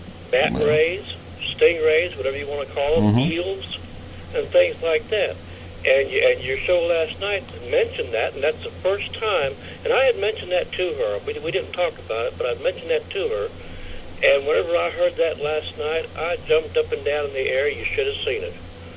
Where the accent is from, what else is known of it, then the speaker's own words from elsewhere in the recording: Panama; I grew up in Panama, Republic of Panama, Panama Canal.